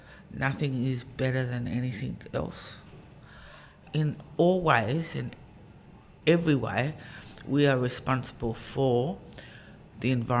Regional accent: Sydney, New South Wales, Australia; born there; I was born here on Gadigal land. I live here, raise my kids here, and my grandchildren as well.

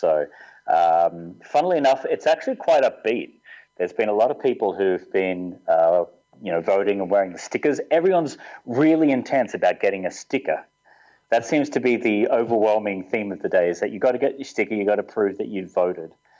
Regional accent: Australia; I think as an Aussie, and we have the eight-week cycle

